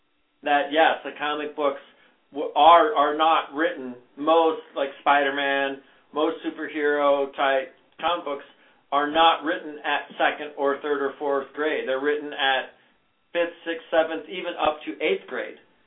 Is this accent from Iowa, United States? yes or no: yes; Iowa, United States; Yeah, I grew up in Iowa.